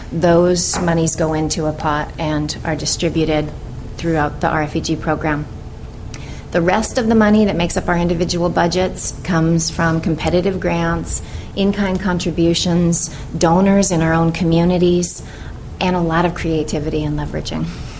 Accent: Walla Walla, Washington, United States; born there; I currently work at Nooksack. I was born in Walla Walla, so my journey's taken me sort of the opposite direction.

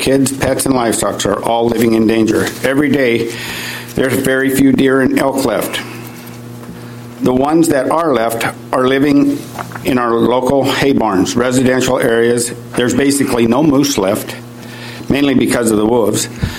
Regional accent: Caldwell, Washington, United States; Okay, great. … from Caldwell, Washington.

